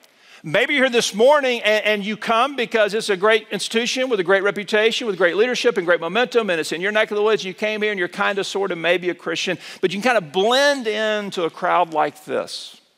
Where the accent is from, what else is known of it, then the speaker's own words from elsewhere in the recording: Mobile, Alabama, United States; moved away as an adult; now in Kansas City, United States; I hail these days from Kansas City. I grew up in Mobile, Alabama, down the Gulf Coast. I've been in Kansas City now almost 6 years.